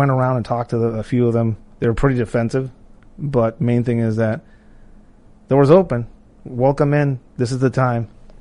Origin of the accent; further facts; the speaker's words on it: Tijuana, Baja California, Mexico; for somebody like me, growing up in Tijuana, either it was going into work for a call center